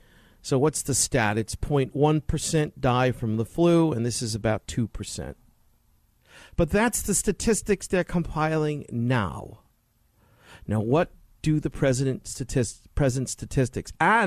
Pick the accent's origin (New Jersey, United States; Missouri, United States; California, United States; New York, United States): New York, United States; Queens; born there; By the way, I was born in Corona. Corona, Queens.